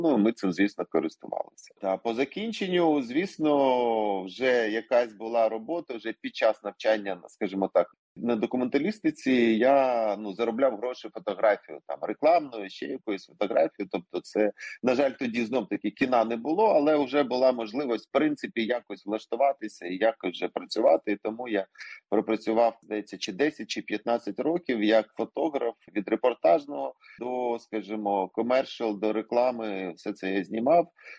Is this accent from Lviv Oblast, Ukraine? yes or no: no; Zhytomyr, Zhytomyr Oblast, Ukraine; born there; Народився я на Житомирщині, в місті Житомир